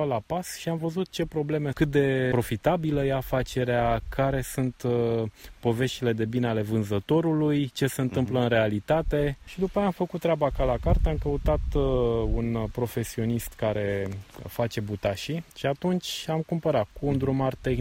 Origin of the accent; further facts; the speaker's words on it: Bucharest, Romania; E aproape de București, unde locuiesc. Eu sunt bucureștean.